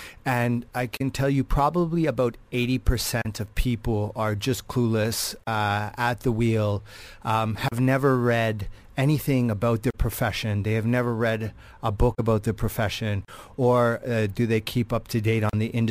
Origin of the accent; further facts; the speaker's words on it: Canada; Yeah, I'm Canadian.